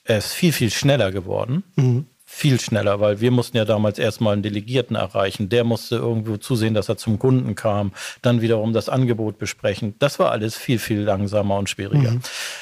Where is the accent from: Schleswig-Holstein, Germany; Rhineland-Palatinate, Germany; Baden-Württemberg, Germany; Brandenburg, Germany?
Schleswig-Holstein, Germany; Mölln; moved away as an adult; also born or lived in Hamburg; Ich bin geborener Möllner und 1966 in Mölln geboren. Habe hier meine Schulzeit verbracht, also in Mölln, Ratzeburg und Lübeck. Bin dann nach Hamburg gegangen 1984